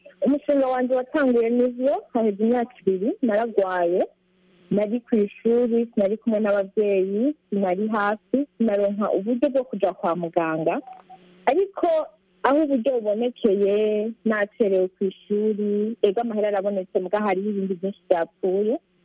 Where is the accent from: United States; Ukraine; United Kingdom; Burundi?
Burundi; I'm Burundian, I'm 22 years old